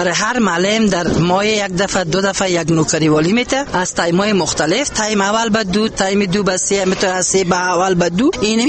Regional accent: Afghanistan; در مسکو روسیه زندگی میکردم.

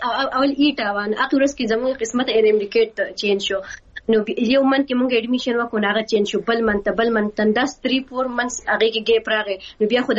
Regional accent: Mingora, Khyber Pakhtunkhwa, Pakistan; زه په خپل ځای یم، زه د سوات یم. د سوات کې زه د منګورې درچې یم.

